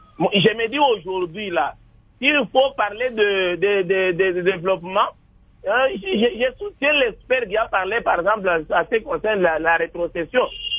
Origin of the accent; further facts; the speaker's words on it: Kasaï-Oriental, DR Congo; je suis comme ici chez nous, au Gassin Oriental.